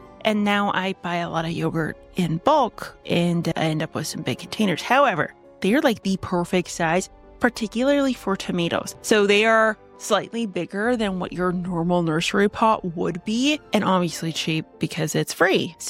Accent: Canada; That might be because I'm Canadian

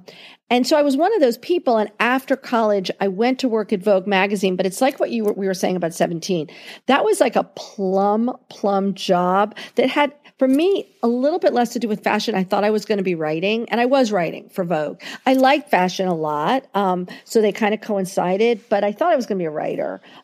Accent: New York City, New York, United States; But, like, I grew up in New York City.

